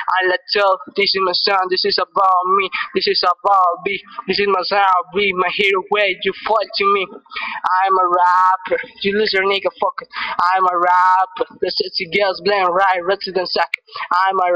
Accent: Bogotá, Bogotá D.C., Colombia; English is a second language; I'm from Bogota, D.C.

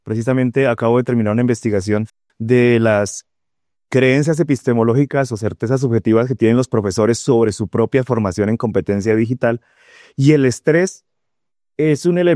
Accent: Zipaquirá, Cundinamarca, Colombia; Soy de Zipaquirá, doctor en educación, investigador en competencia digital docente

